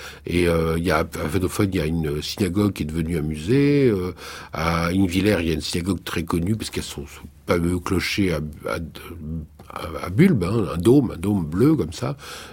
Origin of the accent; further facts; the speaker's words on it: Grand Est, France; je suis pas alsacien, moi je suis lorrain